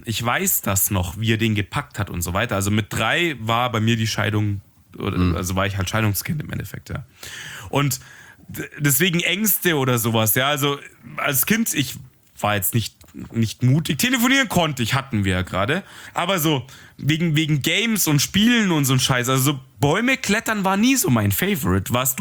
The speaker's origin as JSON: {"language": "German", "town": "Munich", "region": "Bavaria", "country": "Germany", "said": "Und ich komme halt mitten aus dem Ghetto in München"}